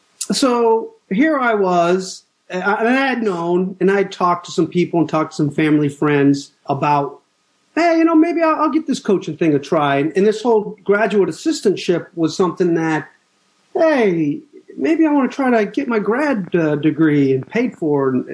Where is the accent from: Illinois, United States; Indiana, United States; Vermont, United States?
Vermont, United States; Yeah, well, I'm from Vermont and I'm paying for it now because I don't have any circulation in my toes or my fingers.